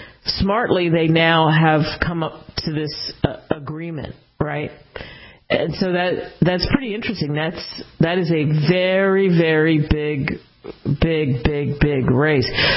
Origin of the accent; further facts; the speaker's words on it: Cherry Hill, New Jersey, United States; And I guess it's because I grew up in Cherry Hill, New Jersey, over the bridge from Philly.